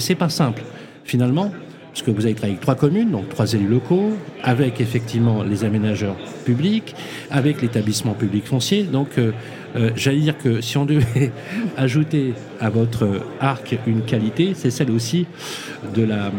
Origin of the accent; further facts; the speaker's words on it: Lyon, Auvergne-Rhône-Alpes, France; je suis lyonnais, bien sûr, mais j'ai une grande fierté.